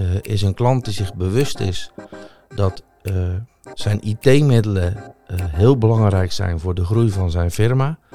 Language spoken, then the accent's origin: Dutch; Dordrecht, South Holland, Netherlands; geboren en getogen in Dordrecht. Eigenlijk van oorsprong zelfs Dubbeldam. Dat is nog een bijzonder stukje van Dordrecht.